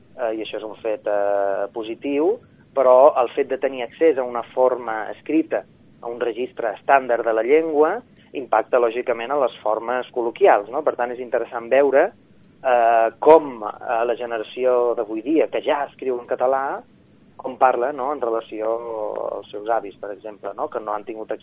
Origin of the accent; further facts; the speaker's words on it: Ibiza, Balearic Islands, Spain; Jo som eivissenc, però mon pare és de Formentera.